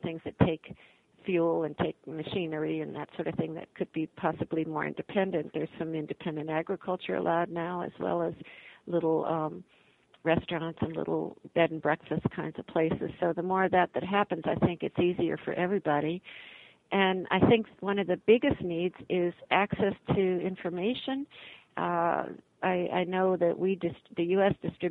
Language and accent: English; Miami, Florida, United States; Yeah, I grew up in Miami